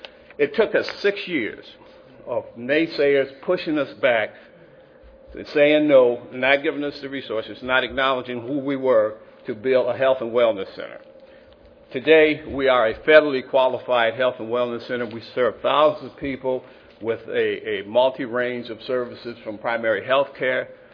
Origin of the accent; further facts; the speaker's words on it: Marin City, California, United States; We are from Marin City. Marin City is a small village up in Marin County.